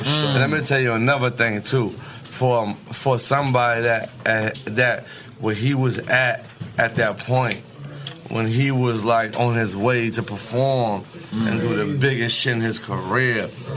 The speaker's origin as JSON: {"language": "English", "town": "Atlanta", "region": "Georgia", "country": "United States", "tie": "born or raised there", "said": "No, I was born and raised in Atlanta. I just just spent like summertime. I spent summers in New York."}